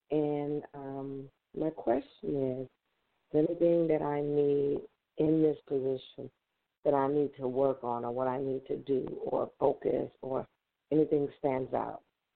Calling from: Tennessee, United States; I'm calling from Tennessee.

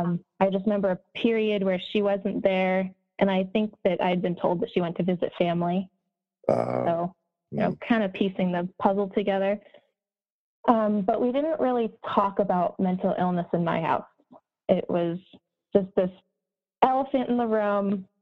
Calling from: Boise, Idaho, United States; I live in Boise, Idaho.

